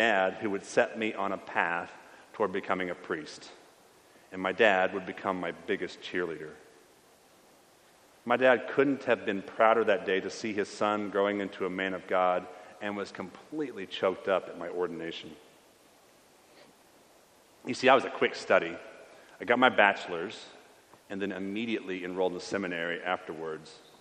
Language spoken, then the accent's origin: English; Syria; Religiously, I was raised in the Greek Orthodox Church of Antioch, which before the war was about 10% of the Syrian population.